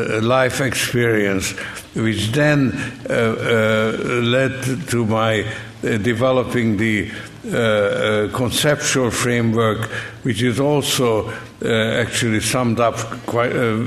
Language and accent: English; Hungary; the experience of living in, growing up in Hungary, and experiencing Nazi occupation and then Soviet occupation.